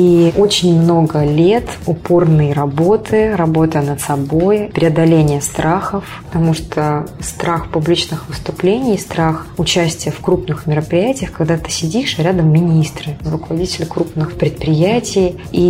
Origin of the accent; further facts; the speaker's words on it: Russia; я рассказала о своей деревне в своем выступлении, что я из Жукулуга, из Тарбежского района.